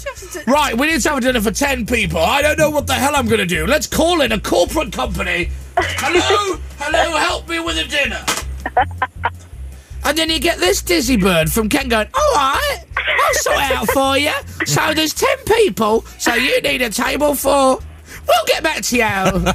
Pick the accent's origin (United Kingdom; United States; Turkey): United Kingdom; South East England; I'm from Kent. It's nothing like Essex, but we're just as easy.